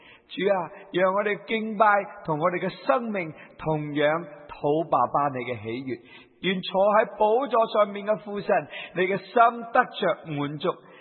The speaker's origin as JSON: {"language": "Cantonese", "country": "China", "said": "你大大嘅拯救我哋中国人归向你"}